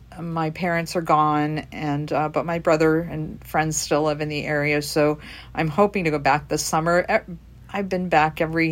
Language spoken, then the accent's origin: English; Pennsylvania, United States; I grew up in eastern Pennsylvania, in the mountains, coal regions. So it was a rural area about 3 miles from the closest town.